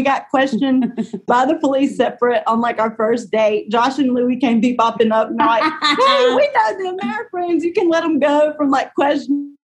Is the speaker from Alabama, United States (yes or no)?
yes; Coleman, Alabama, United States; So, I grew up in Coleman, Alabama, but both of my parents are from Baton Rouge, Louisiana